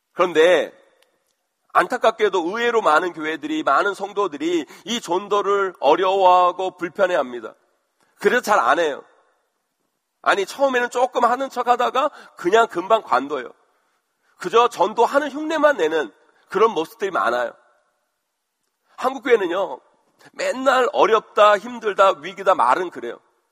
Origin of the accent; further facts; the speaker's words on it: Seoul, South Korea; 제 고향 그 서울 그 동네에 가보면 제 모교회 바로 옆에 신천지 모임 장소가 있어요.